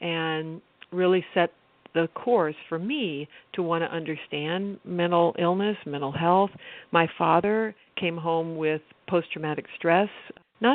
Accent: California, United States; this young family, when my mother was pregnant with me, to the rural part of California.

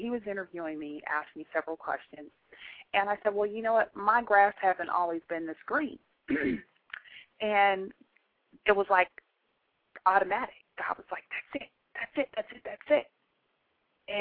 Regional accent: California, United States; now in Dallas, United States; We are originally from California and we reside in Dallas, Texas.

